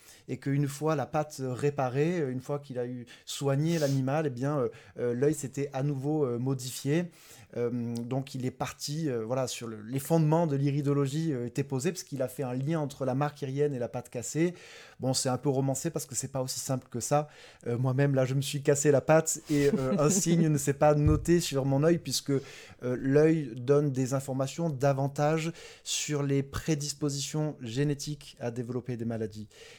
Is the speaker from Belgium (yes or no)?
no; Marseille, Provence-Alpes-Côte d'Azur, France; je peux en avoir un million en tant que bon Marseillais.